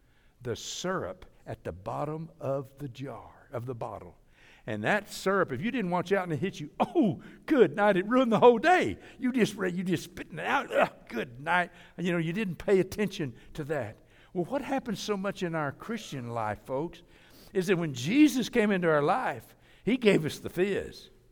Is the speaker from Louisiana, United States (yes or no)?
no; Muskogee, Oklahoma, United States; also born or lived in Midwest City; You know, I grew up in Muskogee, Oklahoma for about 8 years. I'm a real … Midwest City, University of Oklahoma